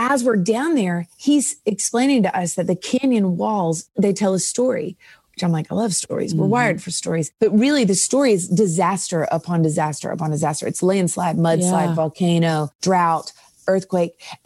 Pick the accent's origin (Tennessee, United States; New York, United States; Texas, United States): Tennessee, United States; Nashville; Born and raised in Nashville.